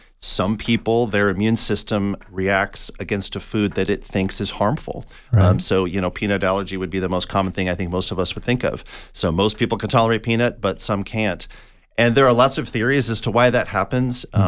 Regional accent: Tucson, Arizona, United States; I had allergies myself growing up in Tucson.

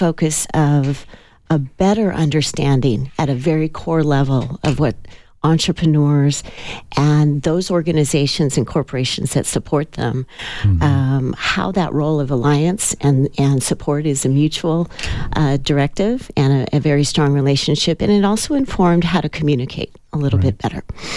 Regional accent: Tempe, Arizona, United States; also born or lived in Phoenix; For our family, we actually grew up in the valley in Tempe and Phoenix, and so it's been very much a statewide view of everything that I've experienced

